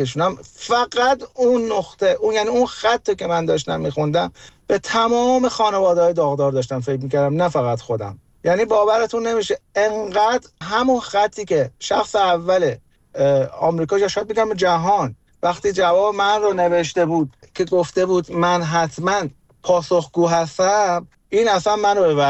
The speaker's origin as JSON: {"language": "Persian", "country": "Iran", "tie": "born or raised there", "said": "ما توی ایران بزرگ شدیم."}